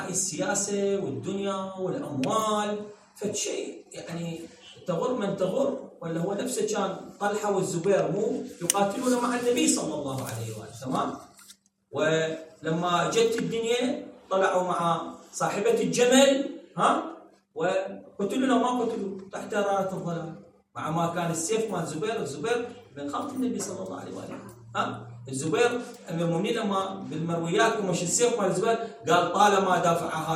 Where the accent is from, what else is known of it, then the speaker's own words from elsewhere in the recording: Iraq; إحنا دولة عراقية 70% تقريبا شيعة إمامية